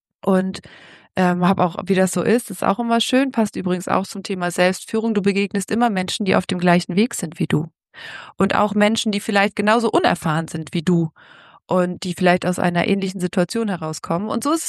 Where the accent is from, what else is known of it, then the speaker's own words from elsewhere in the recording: Lower Saxony, Germany; Denn als Ostfriesin in Bayern